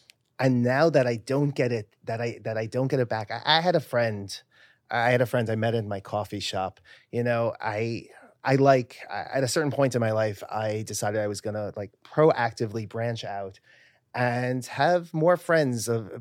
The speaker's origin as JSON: {"language": "English", "town": "New York City", "region": "New York", "country": "United States", "tie": "born or raised there", "said": "And for me, I grew up in the West Village. It was never weird to me."}